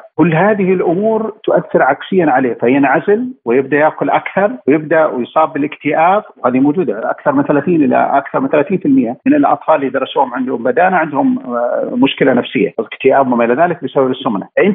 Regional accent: Saudi Arabia; إحنا عندنا في السعودية هيئة الدواء والغذاء

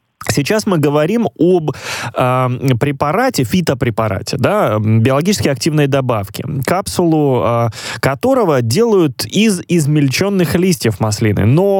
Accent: Crimea, Ukraine; я еще и как крымчанин вас поддержу

